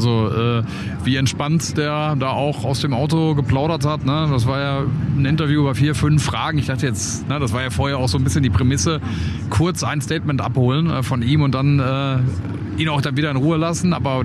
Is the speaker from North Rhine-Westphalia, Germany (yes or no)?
yes; Dortmund, North Rhine-Westphalia, Germany; ich komme ja aus Dortund, wie ihr wisst